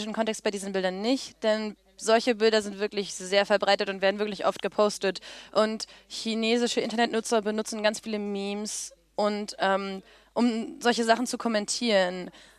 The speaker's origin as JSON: {"language": "German", "country": "Saudi Arabia", "tie": "born or raised there", "said": "ich bin in Saudi-Arabien aufgewachsen, obwohl meine Eltern aus den USA kommen."}